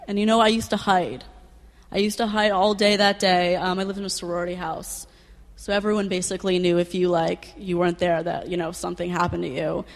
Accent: New York City, New York, United States; I grew up in New York City. I come from a wonderful family.

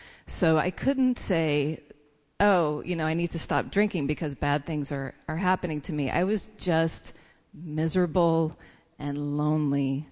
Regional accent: North Carolina, United States; My dad was a social drinker. He was in a bluegrass band. I'm from North Carolina.

